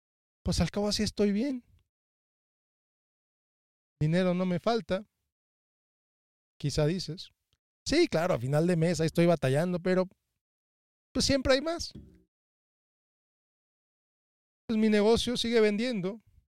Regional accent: Mexico; Yo crecí en México y es una frase que mi mamá usaba mucho, los tiliches.

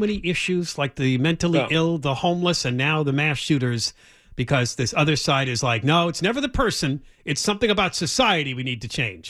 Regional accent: New Jersey, United States; Our old radio station was in Ewing Township. Yeah. We came from New Jersey.

